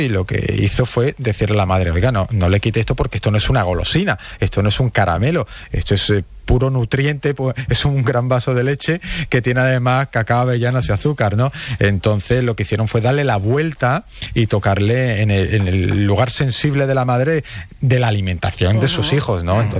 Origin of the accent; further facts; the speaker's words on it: Málaga, Andalusia, Spain; Yo que vengo de Málaga, cuando las madres nos mandaban a hacer los mandados